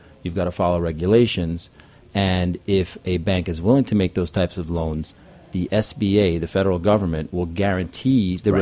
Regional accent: St. Thomas, U.S. Virgin Islands; I was born and raised on St. Thomas in the Virgin Islands, and I grew up in a restaurant.

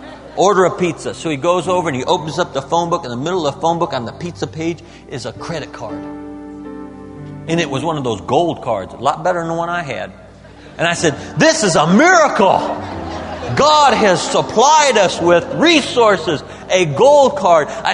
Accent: Midwest, United States; We come from the Midwest. That's robbery. I mean, we got plenty of fields to park your car in.

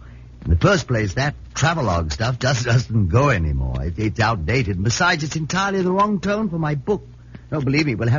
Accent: England, United Kingdom; Well, I'm just an Englishman and a writer, and I've spent some time in India

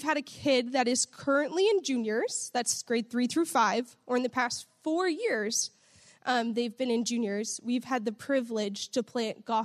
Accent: Windsor, Ontario, Canada; My husband is Carmine, and we are from Windsor, Ontario, Canada. So technically, I'm your international wife for the night.

